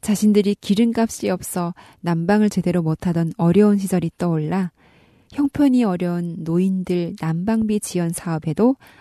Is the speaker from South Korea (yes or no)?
no; North Korea